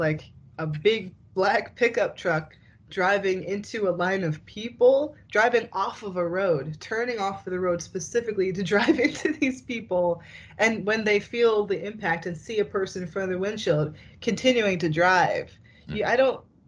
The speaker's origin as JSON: {"language": "English", "region": "New Jersey", "country": "United States", "said": "I'm from Jersey, man. I get it."}